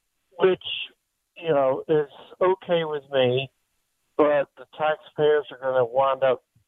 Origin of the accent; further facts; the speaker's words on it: Nashville, Tennessee, United States; now in Knoxville, United States; I live in Knoxville, Tennessee, and I grew up and was born and raised in Nashville.